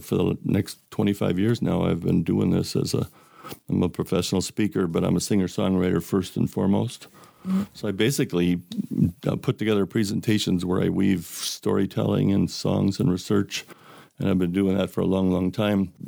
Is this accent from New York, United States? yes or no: no; Illinois, United States; now in Marquette, United States; I'm not originally from here. I grew up in the Chicagoland area, but I came up to the Upper Peninsula in the early 80s.